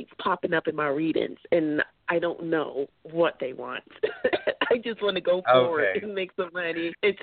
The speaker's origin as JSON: {"language": "English", "region": "New Mexico", "country": "United States", "said": "I'm from New Mexico"}